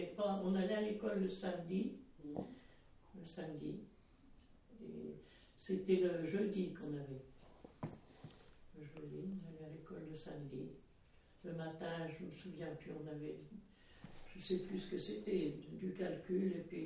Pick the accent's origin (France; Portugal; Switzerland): France; Cluny, Bourgogne-Franche-Comté; born there; Je suis née à Cluny.